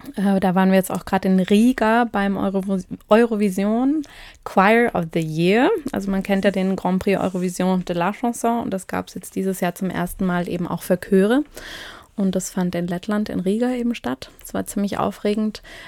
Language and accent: German; Lörrach, Baden-Württemberg, Germany; also born or lived in Freiburg / Switzerland; Ich komme auch aus der Gegend, also ich bin in Lörrach geboren und in Mülheim zur Schule gegangen und habe lange in Freiburg gelebt, bin dann eben zum Studium in die Schweiz und seit 2015 auch wieder hier im Ländle.